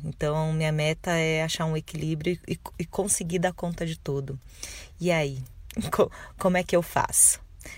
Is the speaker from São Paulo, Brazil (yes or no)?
yes; São Paulo, Brazil; eu sou de São Paulo, capital.